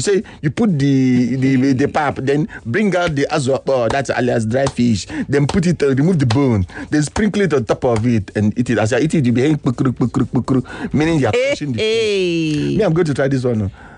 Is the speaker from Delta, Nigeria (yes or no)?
no; Ikotun, Lagos, Nigeria; from Ikotun.